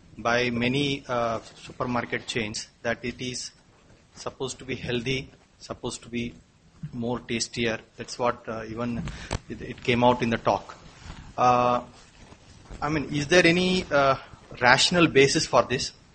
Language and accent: English; India; I'm from India.